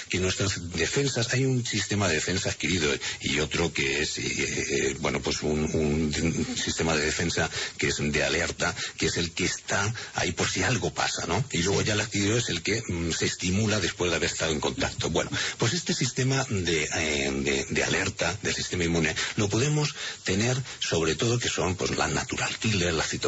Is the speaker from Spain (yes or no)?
yes; Spain; como somos los españoles que nos relacionamos absolutamente con todo y somos muy, muy sociales y muy arrimados